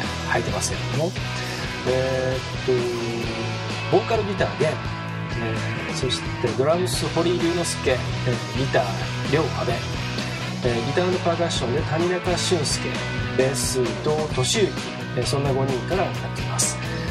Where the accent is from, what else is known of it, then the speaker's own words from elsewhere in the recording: Hamamatsu, Shizuoka, Japan; 今日は僕の出身地静岡県浜松市から今まさに飛び出そうとしている、バンドを紹介します。